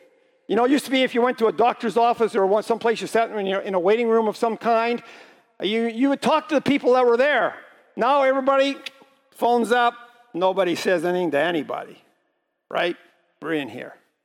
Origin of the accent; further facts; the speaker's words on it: Flin Flon, Manitoba, Canada; I grew up in Flin Flon. You know where that is. I'm a Manitoba boy. I was born and raised in Flin Flon. And Linda and I both came from there.